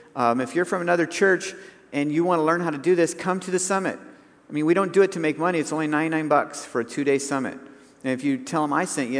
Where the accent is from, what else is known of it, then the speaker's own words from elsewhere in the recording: Nebraska, United States; I grew up in Nebraska, and it was snowing.